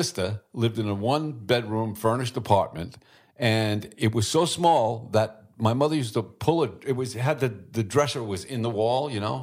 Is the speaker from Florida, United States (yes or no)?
no; Brooklyn, New York, United States; born there; Well, I was born in Brooklyn.